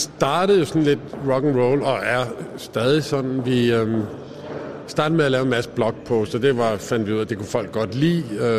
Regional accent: Odense, Region of Southern Denmark, Denmark; som man siger i Odense, hvor jeg kommer fra.

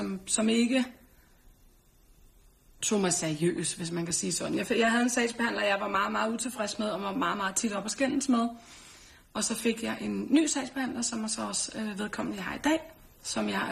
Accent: Brøndby, Capital Region of Denmark, Denmark; jeg er også født og opvokset i Brøndby, men har været flyttet herfra og så kommet tilbage.

